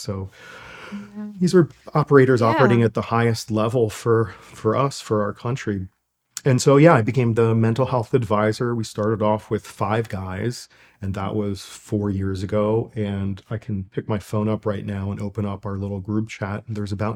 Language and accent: English; Pennsylvania, United States; now in South Florida, United States; I'm from the Northeast, from the suburbs of Philly, grew up Philadelphia Flyers fan and played hockey my whole life. And so I moved down to South Florida